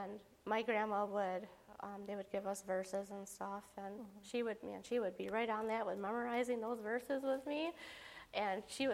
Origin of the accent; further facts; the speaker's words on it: Angelica, New York, United States; Well, I grew up in Angelica, New York.